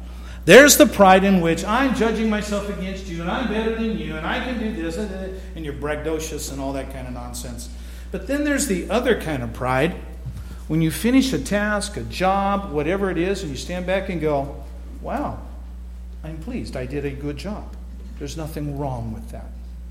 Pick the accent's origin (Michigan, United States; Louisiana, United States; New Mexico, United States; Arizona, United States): Arizona, United States; Hey, I'm from Arizona. I know what it's like to hunt in the desert.